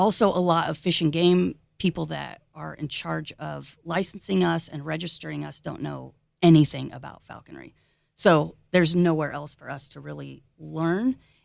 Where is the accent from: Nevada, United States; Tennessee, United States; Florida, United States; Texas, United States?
Nevada, United States; Reno; moved away as an adult; now in Miwok Village, United States; I am third generation Renoite, and we came from a big Italian family here in Reno, and I was here till I was 18, and then moved to a little town called Miwok Village, California